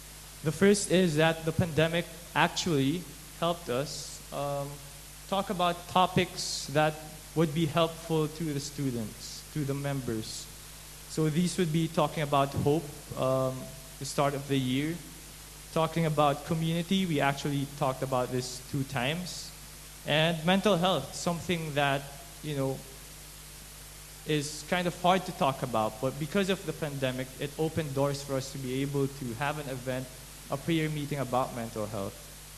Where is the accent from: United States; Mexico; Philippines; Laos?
Philippines; from the Philippines.